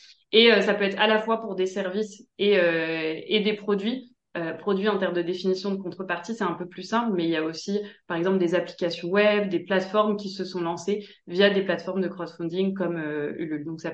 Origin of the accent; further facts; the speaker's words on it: Normandy, France; also born or lived in Paris; now in Madrid, Spain; je suis basée à Madrid depuis 3 ans. Je suis originaire de Normandie et j'ai vécu pas mal d'années à Paris